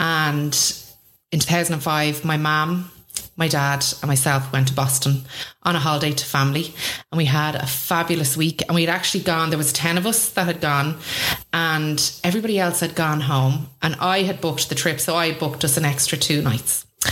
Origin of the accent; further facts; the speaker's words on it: Swords, Leinster, Ireland; I grew up in Swords, so a small little village. And when I grew up in Swords, it was a village. So everybody knew everybody. And my dad ran a bar in Swords for 25 years.